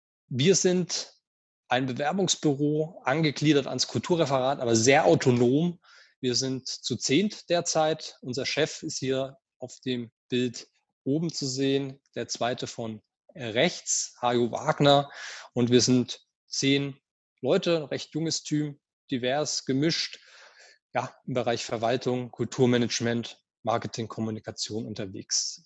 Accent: Nuremberg, Bavaria, Germany; in meine Stadt, meine Heimatstadt Nürnberg

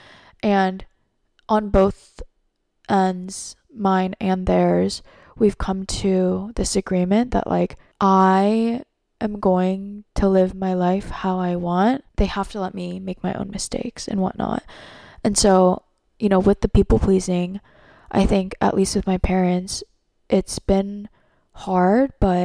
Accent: United States; Like, I am Asian American. Their happiness is my happiness.

